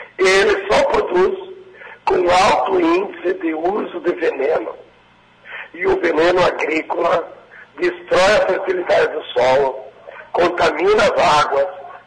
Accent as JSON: {"language": "Portuguese", "region": "Rio Grande do Sul", "country": "Brazil", "said": "lá na minha região, chamada Colonial Italiana do Rio Grande do Sul. Lá não tem latifúndio."}